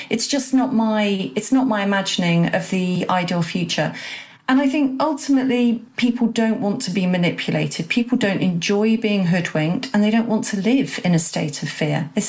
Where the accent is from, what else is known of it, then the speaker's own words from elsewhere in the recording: England, United Kingdom; I'm proudly patriotic, love being English and British.